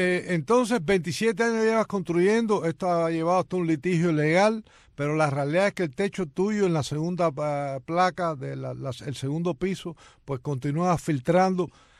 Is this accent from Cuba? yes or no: yes; Cuba; now in United States; la edad de mi hija, que nació en Estados Unidos después que llegamos de Cuba y ya tiene su casa en los Estados Unidos.